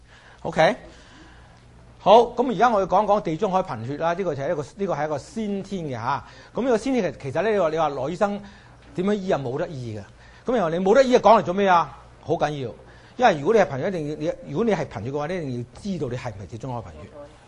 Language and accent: Cantonese; China; 咁我哋中國人唔叫阿飛嚟，我就譯做甲型同乙型啦。